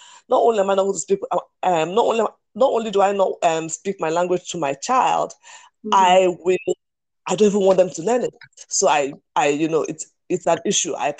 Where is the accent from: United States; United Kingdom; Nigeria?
Nigeria; Lagos; now in Abuja, Nigeria; I live in Abuja, I grew up in Lagos, you live in the UK.